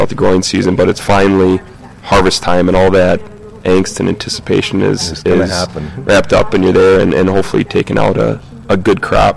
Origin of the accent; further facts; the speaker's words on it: South Dakota, United States; So I'm actually from the States.